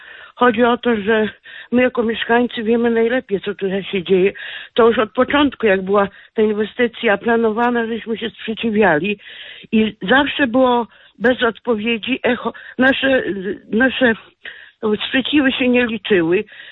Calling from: Pomeranian Voivodeship, Poland; Jestem z Pomorskiego. … mieszkam niedaleko tych kawern

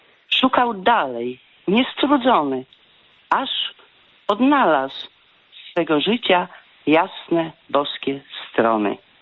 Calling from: Wrocław, Lower Silesian Voivodeship, Poland; z Wrocławia.

